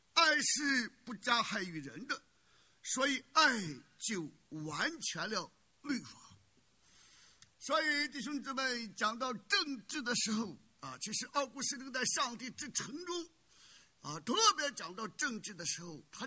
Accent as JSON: {"language": "Chinese", "country": "China", "said": "我们中国人，尤其是我们来自大陆的人，我们缺乏公民的意识。"}